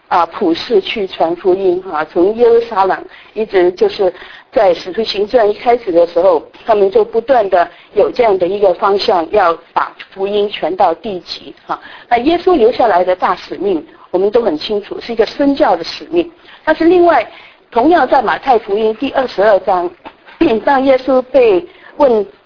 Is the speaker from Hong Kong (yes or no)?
yes; Hong Kong; accent: Cantonese; Chinese is a second language; 我是香港来的，所以我的国语是不纯正的，有广东腔。